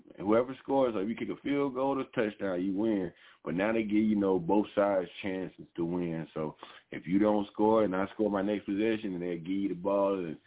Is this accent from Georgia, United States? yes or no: yes; Georgia, United States; Because, you know, I'm from Georgia originally. Ain't no betting in Georgia.